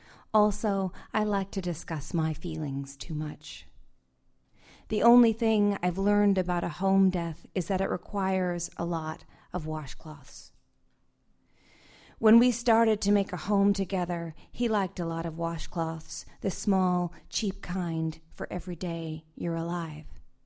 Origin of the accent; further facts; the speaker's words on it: California, United States; Where I grew up in California, and we did not have fireflies, and I was amazed by them.